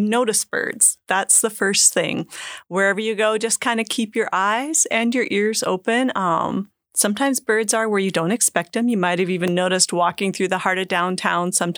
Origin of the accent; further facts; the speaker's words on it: Minnesota, United States; I grew up in Minnesota where we had chickadees too, but they had black-capped chickadees